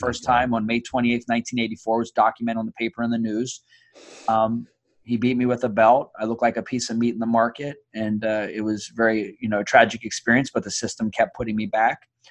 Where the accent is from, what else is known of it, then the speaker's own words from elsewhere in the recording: Fort Benning, Georgia, United States; born there; I come from a military family. I was an Army brat. I was born in Fort Benning, Georgia.